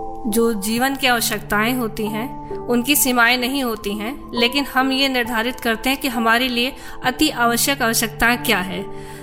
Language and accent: Hindi; Uttar Pradesh, India; आपके गोंडा से थोड़ी सी दूरी पर हमारा गांव है।